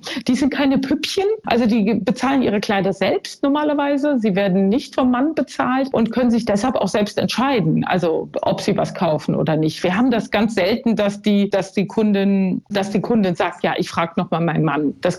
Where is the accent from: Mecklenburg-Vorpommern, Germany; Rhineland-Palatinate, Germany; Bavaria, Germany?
Rhineland-Palatinate, Germany; Mainz; ich war ja Mainzer-Mädchen, aber ich bin dann so, ja, 15 Jahre in der Welt unterwegs gewesen.